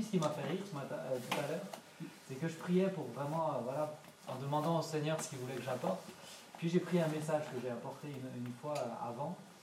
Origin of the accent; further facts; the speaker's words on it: Mulhouse, Grand Est, France; now in Switzerland; je viens de Mulhouse, je suis un Alsacien, puis j'habite en Suisse maintenant